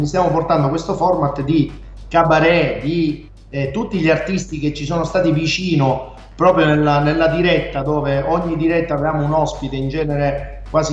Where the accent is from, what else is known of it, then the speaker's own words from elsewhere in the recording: Catania, Sicily, Italy; fatevi passare il termine, da catanese non mi aspettavo